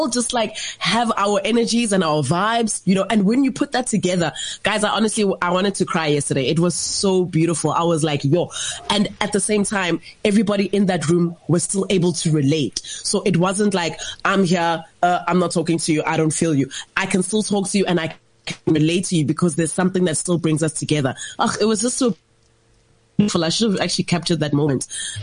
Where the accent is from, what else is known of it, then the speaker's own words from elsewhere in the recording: South Africa; You know, being South African is tricky.